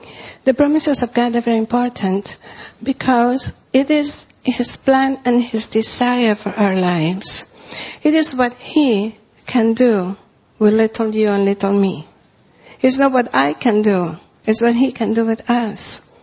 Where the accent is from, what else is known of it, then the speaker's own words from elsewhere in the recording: Costa Rica; he said to me, welcome to Costa Rica, where are you from? I said, oh, just from down the street. I said, no, I'm not asking you where are you staying, where are you from? I said, really? I'm from down the street. I grew up just down the street.